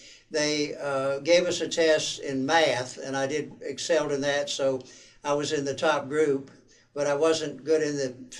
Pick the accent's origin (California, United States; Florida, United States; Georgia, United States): Florida, United States; Carbur; born there; I was born in Carbur, Florida, which is in Taylor County.